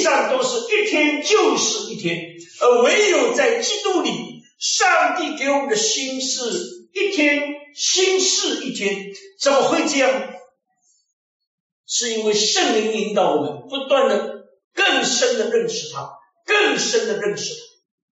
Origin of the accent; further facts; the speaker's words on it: China; 当然过去我们中国人比较重视那个农历新年